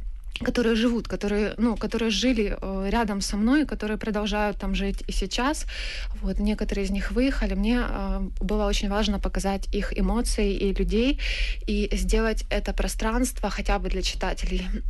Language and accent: Russian; Donbas, Ukraine; И моя книжка «Абрикосы Донбасса», кстати, она же, я ее начинала писать до войны. То есть, ну, моя малая родина, то, что с ней происходило и до этого